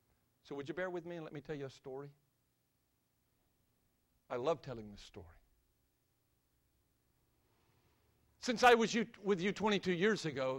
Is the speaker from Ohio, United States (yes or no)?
no; North Carolina, United States; A church in my home state of North Carolina called and asked if I would be their pastor.